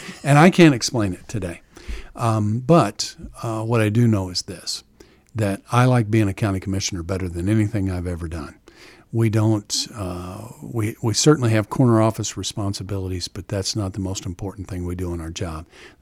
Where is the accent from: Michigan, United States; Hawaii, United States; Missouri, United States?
Missouri, United States; Farber; So I went to school in Farber, grade school in Farber, and then went to high school at Van Far. So graduated from Van Far in 1981.